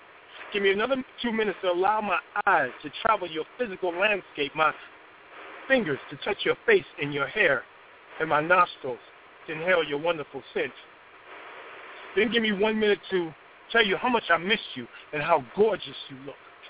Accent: Chicago, Illinois, United States; I'm from Chicago, so we cheated politics like that.

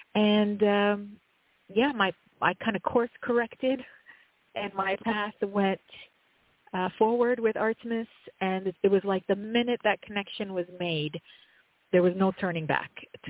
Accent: Romania; English is a second language; So when I grew up in Romania.

